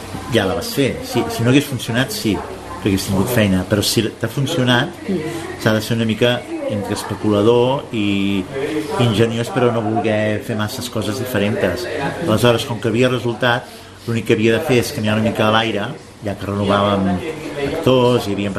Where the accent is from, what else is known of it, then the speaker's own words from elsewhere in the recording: Sabadell, Catalonia, Spain; no som de Barcelona, jo vinc de Sabadell